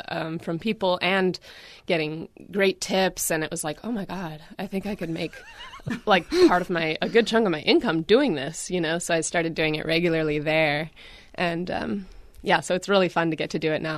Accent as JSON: {"language": "English", "town": "Chehalis", "region": "Washington", "country": "United States", "said": "From Chehalis, Washington, nice small little town, and been singing word is since I was 4 years old or so."}